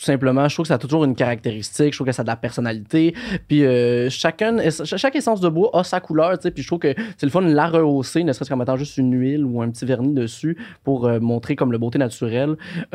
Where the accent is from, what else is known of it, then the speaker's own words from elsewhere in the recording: Sainte-Mélanie, Quebec, Canada; je suis né à Sainte-Mélanie. Ben, je suis né à l'hôpital de Joliette, mais je viens de Sainte-Mélanie. J'ai grandi là, mon père a sa ferme là aussi, qui est à côté de Saint-Jean-de-Mata